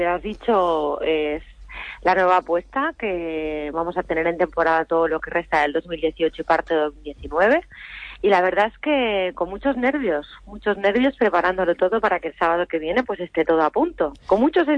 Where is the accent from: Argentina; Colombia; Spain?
Spain; Balearic Islands; yo, que soy mallorquina, que soy de Baleares, soy de aquí